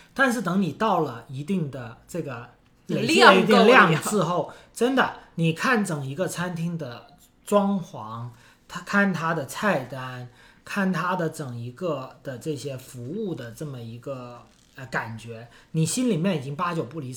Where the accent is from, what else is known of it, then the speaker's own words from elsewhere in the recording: Guangdong, China; 尤其对于我一个广东人而言，就是没有什么我是不吃的